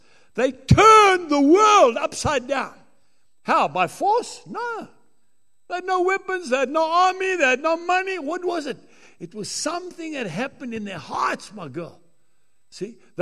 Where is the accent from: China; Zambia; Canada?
Zambia; also born or lived in Bulawayo, Zimbabwe; I'm also an African. I was born in Bulawayo. I grew up in Zambia. Okay? Been here all my life. I'm an African. I'm a white African.